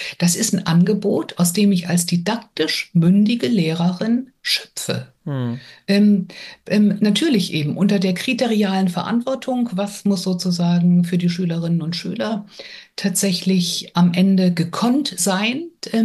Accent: Bremerhaven, Bremen, Germany; also born or lived in Marburg / Baden-Württemberg; ich komme aus dem Bundesland Bremen, total liberal, kein Zentralabitur, dann komme ich auch noch aus Bremerhaven, das war wirklich, war und ist eine schwierige Stadt. Studiert habe ich in Hessen, in Marburg.

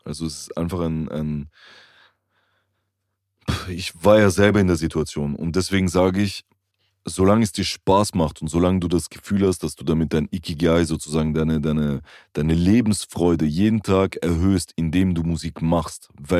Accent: Vienna, Austria; German is a second language; habe meine Jugend und so weiter, die ganz, ganz prägende Momente von meinem Leben halt quasi in Wien gehabt, als Kind und als Jugendlicher. Geboren bin ich aber auch nicht in Wien und meine Muttersprache ist nicht mal Deutsch.

